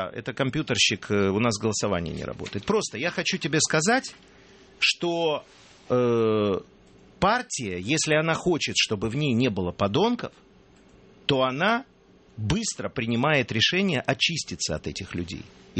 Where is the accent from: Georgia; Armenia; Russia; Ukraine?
Ukraine; first language Ukrainian; Russian is a second language; я с Украины, я люблю украинский язык, он совершенно потрясающий, я его знаю очень хорошо, и, так сказать, мой родной язык.